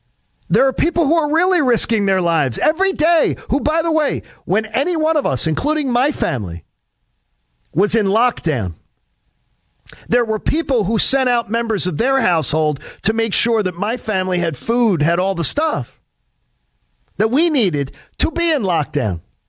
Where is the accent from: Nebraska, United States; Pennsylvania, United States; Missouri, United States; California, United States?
Pennsylvania, United States; Broomall; born or raised there